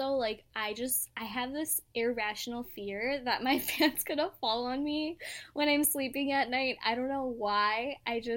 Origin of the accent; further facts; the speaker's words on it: Chicago, Illinois, United States; I'm from Chicago, which is really weird to say, and that I hate the cold